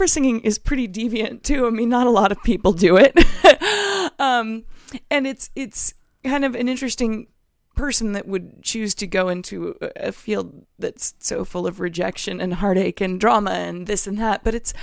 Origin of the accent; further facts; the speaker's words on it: California, United States; I was born and raised in the Bay Area.